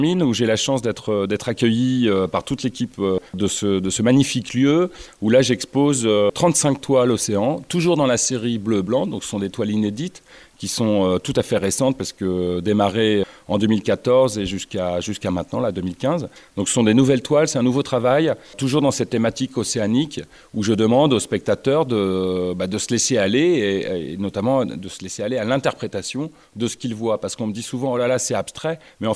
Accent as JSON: {"language": "French", "town": "Arradon", "region": "Brittany", "country": "France", "tie": "born there", "also_born_or_lived": "Vannes / Paris", "said": "moi, je suis né à Arradon. J'ai longtemps habité à Vannes. J'ai ensuite quitté ma région natale pour aller vivre et travailler à Paris. Et puis là, ça fait un an que je suis revenu à Vannes avec un grand plaisir."}